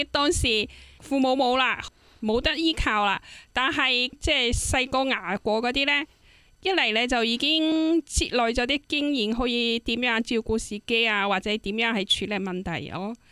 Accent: China; 咁所以我哋中国人讲话。先苦后甜咯

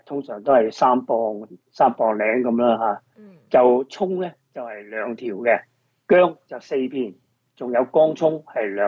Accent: Hong Kong; 但係我哋香港人或者廣東人咧叫生抽

